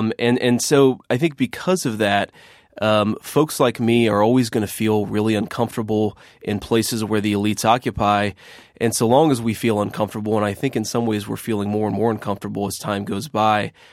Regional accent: Middletown, Ohio, United States; also born or lived in Eastern Kentucky; And so I grew up mostly in the Rust Belt town of Middletown, Ohio. And, you know, but I spent a lot of time in Eastern Kentucky because I grew up with my grandparents

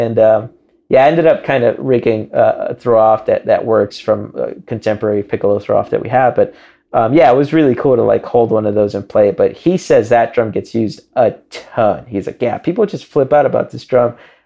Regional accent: Chicago, Illinois, United States; I grew up a drummer. I've been playing drums since I was 11. And growing up in Chicago

